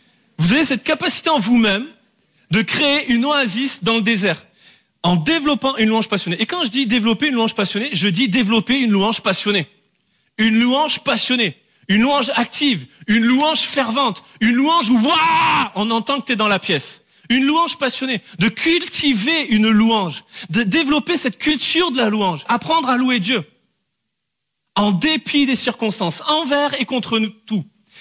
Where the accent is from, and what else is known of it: Bordeaux, Nouvelle-Aquitaine, France